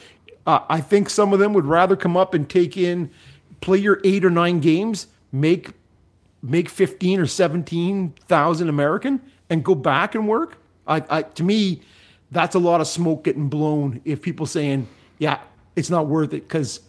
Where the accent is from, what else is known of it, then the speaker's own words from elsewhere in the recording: Regina, Saskatchewan, Canada; born there; I was born in Regina.